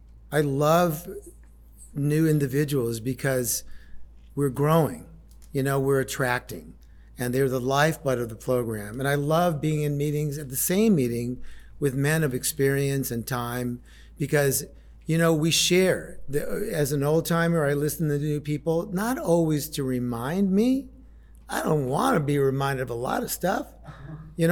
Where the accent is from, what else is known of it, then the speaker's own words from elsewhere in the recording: Bronx, New York, United States; born there; now in Los Angeles, United States; I do live in Los Angeles. I'm 69 in about 3 weeks. That's a head spinner in itself. I was born in the Bronx. I'm Dominican and Mexican.